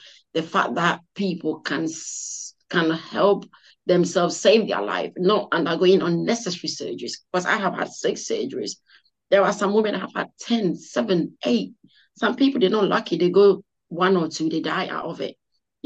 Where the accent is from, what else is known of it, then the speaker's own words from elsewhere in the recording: Ghana; You know, being an African, being Ghanaian, being an Ashanti, obviously, so why I've got the boldness in me.